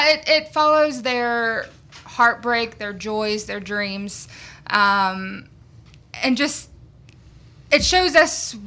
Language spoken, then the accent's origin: English; Shreveport, Louisiana, United States; I'm from Shreveport, Louisiana, and this is my first time ever directing a musical